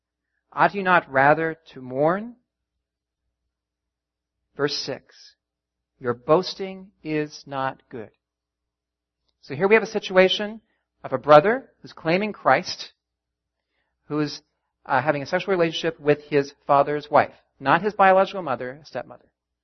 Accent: Canada; I am Canadian and American, grew up in Canada.

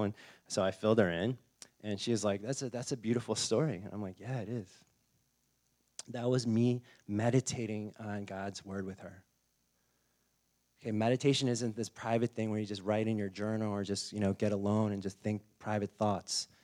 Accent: United States; maybe it's just because we're so American and we're so individualistic

